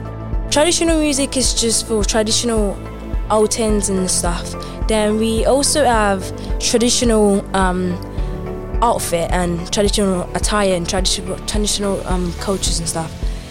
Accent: Nigeria; I'm from Nigeria, West Africa, with 36 states in my country. There is over 200 tribes and over 500 languages spoken in my country. I speak mainly the three, four main languages spoken in my country, which is Yoruba, Igbo, Hausa

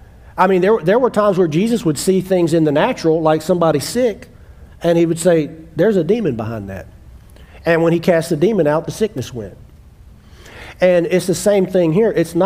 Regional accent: the South, United States; I don't care that I'm from the South.

